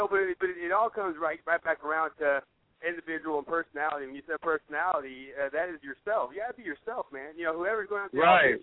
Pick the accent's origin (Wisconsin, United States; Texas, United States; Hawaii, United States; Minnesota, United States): Texas, United States; Austin; But you know, I'm from Austin myself. You know, I'm from Austin.